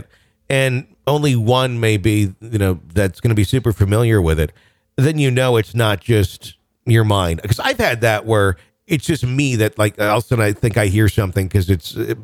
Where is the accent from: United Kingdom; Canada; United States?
United Kingdom; Leeds, Yorkshire and the Humber; I'm from Leeds in the Kumas.